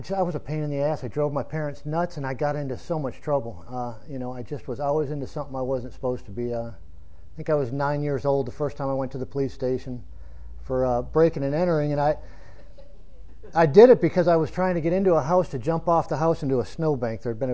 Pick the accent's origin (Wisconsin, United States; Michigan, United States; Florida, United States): Michigan, United States; I was born in Upper Michigan, a small town, little paper mill town.